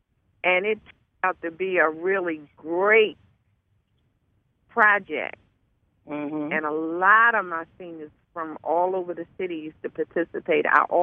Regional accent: Baltimore, Maryland, United States; she came over and asked me where I was from, and I told her I was from Baltimore.

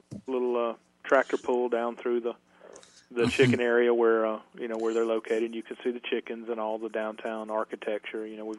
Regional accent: Gainesville, United States; born there; I've spent a lot of time, and I was born in Gainesville, so you know.

